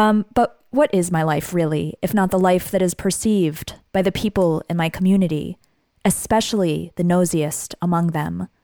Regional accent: United States; My parents are Iranian, and I am American.

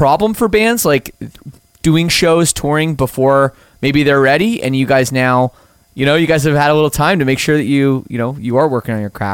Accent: Scarborough, Ontario, Canada; born there; I was born in Scarborough, so I can make jokes.

